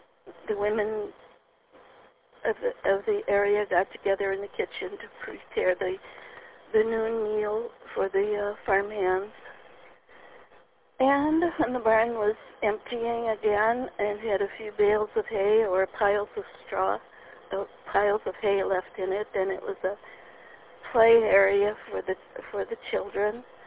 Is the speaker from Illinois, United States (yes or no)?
no; Wisconsin, United States; We are from the Wisconsin area